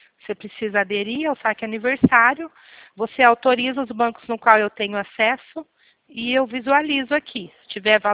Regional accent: São Paulo, Brazil; Eu sou da Zona Norte, da freguesia do Ó.

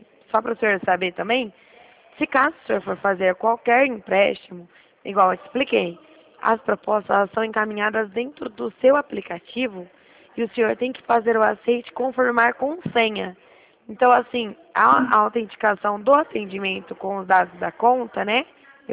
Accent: Dracena, São Paulo, Brazil; Eu sou de São Paulo, Dracena.

